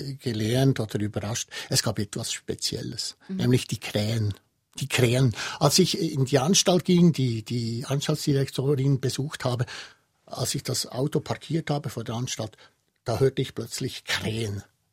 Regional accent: Bäriswil, Bern, Switzerland; Ich bin zum Teil in Berriswil aufgewachsen. Berriswil war damals noch ein sehr kleines Bauerndorf und Berriswil ist das Nachbardorf von Hindelbank.

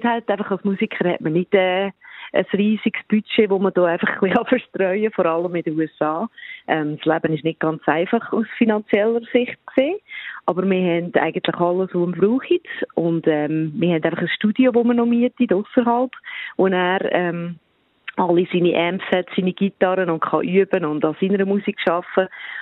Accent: Switzerland; born there; moved away; Ich bin nicht mehr nur, sagen wir jetzt, gebürtige Schweizerin. Ich bin jetzt halt doch schon 11 Jahre lang hier gelebt, das Leben hier verbracht

